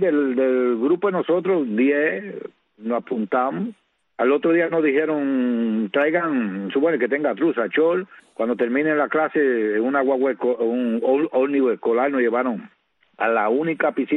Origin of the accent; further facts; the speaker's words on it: Guantánamo, Cuba; born there; Bueno, yo nací en Guantánamo, en la parte norte, como se dice, el Caribe.